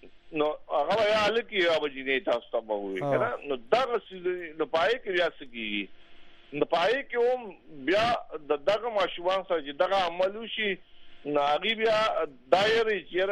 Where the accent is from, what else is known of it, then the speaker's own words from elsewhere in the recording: Mardan, Khyber Pakhtunkhwa, Pakistan; now in Hyderabad, Pakistan; زه د مردان نه راغلی یم او په حیدآباد کې اوسېږم،